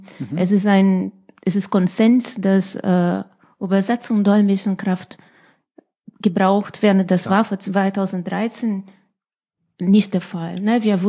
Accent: Brazil; German is a second language; also born or lived in France / Mexico; now in Dresden, Germany; ich habe in Frankreich schon gelebt, in Mexiko, in Brasilien, mein Heimat, wo ich ja geboren bin. Und ja, trotzdem fühle ich mich Dresden jetzt wohl

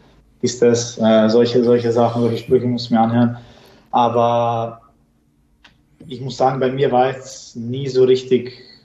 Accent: Bosnia & Herzegovina; ich persönlich wollte unbedingt eben für Bosnien spielen und auch meinem Heimatland einfach was zurückgeben.

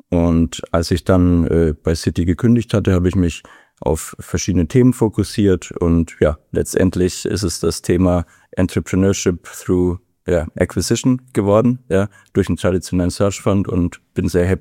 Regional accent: Bavaria, Germany; now in Essen, Germany; mich hat's ja sozusagen aus meiner alten Heimat von der Weißwurstseite von Deutschland jetzt auf die Currywurstseite von Deutschland nach Essen verschlagen

